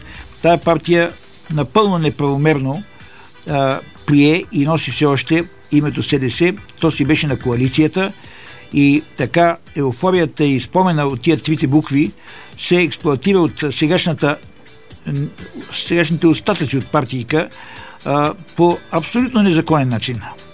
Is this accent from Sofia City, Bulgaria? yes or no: yes; Sofia, Sofia City, Bulgaria; born there; Аз съм роден в София, но тъй като … си е котленски род и съм много свързан с този град